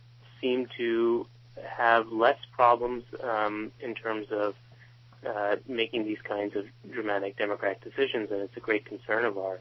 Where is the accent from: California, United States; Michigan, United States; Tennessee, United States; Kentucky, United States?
California, United States; San Francisco; Yeah, I guess I'm from San Francisco.